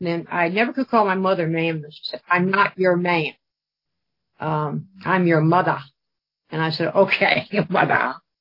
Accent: United States; accent: Yankee; now in Roanoke, United States; I wound up going to Jefferson High School in Roanoke, and they always made fun of my Yankee accent.

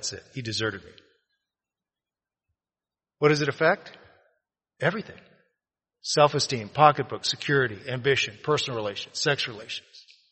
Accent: Las Vegas, Nevada, United States; I'm 4 or 5 years old. I'm growing up in Las Vegas, Nevada. It's the early 60s.

